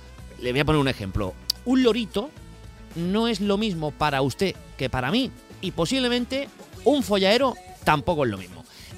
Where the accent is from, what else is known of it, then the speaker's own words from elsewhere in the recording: Andalusia, Spain; accent: Andalusian; la riqueza de nuestro acento, del acento andaluz.